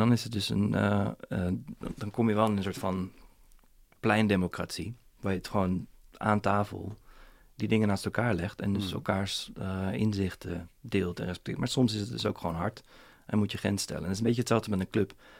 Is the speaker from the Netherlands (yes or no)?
yes; Soestduinen, Utrecht, Netherlands; Ik ben opgegroeid in de Soestduinen. Vlakbij Amersfoort heb je begin, een soort van eerste stukje Utrechtse Heuvelrug.